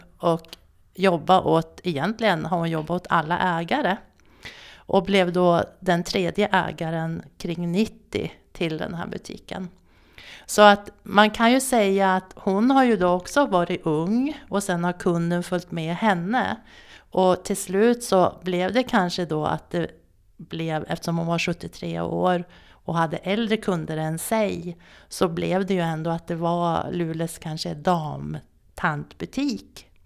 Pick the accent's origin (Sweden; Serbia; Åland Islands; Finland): Sweden; Nyköping, Södermanland; now in Överkalix, Sweden; Jag är uppvuxen i södra Sverige i Nyköping